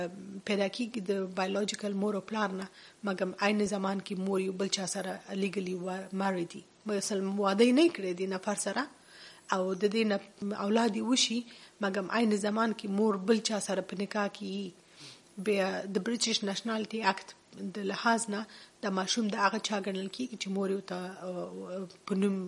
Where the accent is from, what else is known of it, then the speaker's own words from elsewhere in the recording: Afghanistan; زه افغان یم مسلمان یم